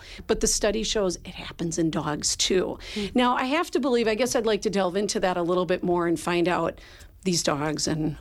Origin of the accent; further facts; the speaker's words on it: Milwaukee, Wisconsin, United States; also born or lived in Fox Valley; I grew up in Milwaukee, went to college here, and so it's good to be back home.